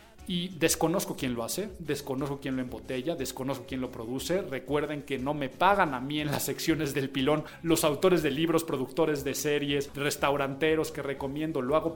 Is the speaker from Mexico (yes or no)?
yes; Mexico; Como mexicanos, cuando dices mezcal, sientes correr por tus venas cultura, tradición, raíces